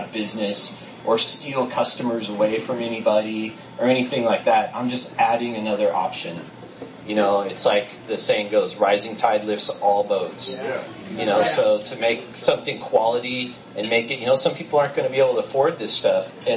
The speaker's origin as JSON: {"language": "English", "town": "Long Beach", "region": "California", "country": "United States", "said": "I'm from Long Beach"}